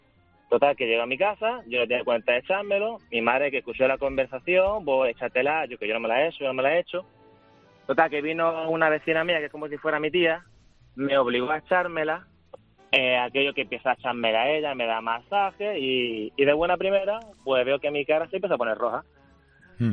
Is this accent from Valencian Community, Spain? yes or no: no; Riogordo, Andalusia, Spain; yo soy de Rigordo, de aquí, un pueblo de Málaga